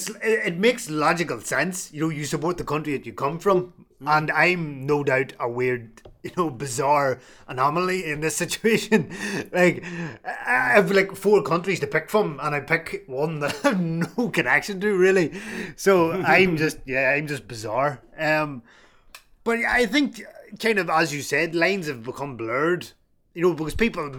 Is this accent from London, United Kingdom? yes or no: yes; London, United Kingdom; born there; Yeah, I was born in London.